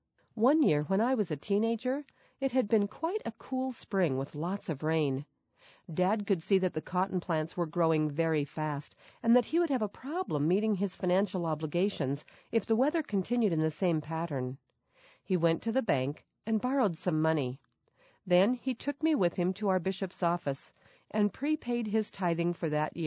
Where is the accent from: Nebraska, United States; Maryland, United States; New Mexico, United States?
New Mexico, United States; Verdon; My great-grandfather … was one of the original settlers in my hometown of Verdon, New Mexico, a tiny farming and ranching community.